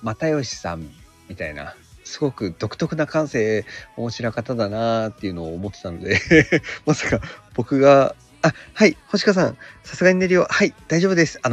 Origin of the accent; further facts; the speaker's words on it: Okinawa, Japan; 僕は、出身自体は、沖縄生まれ、沖縄育ちの。人間でございます。